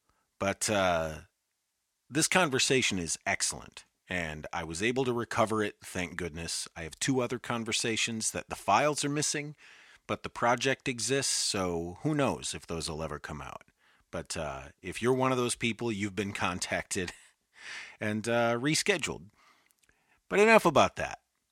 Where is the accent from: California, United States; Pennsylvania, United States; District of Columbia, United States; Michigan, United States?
Michigan, United States; I'm originally from Michigan.